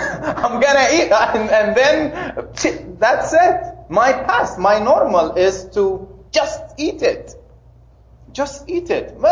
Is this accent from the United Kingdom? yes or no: no; Upper Egypt, Egypt; I'm coming from Upper Egypt, and Upper Egyptians think that men in the house are the, like, number one.